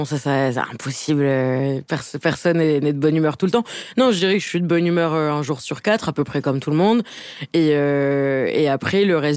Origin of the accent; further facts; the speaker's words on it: Montpellier, Occitanie, France; Je suis née, j'ai grandi, j'ai fait toute ma scolarité à Montpellier, dans le sud.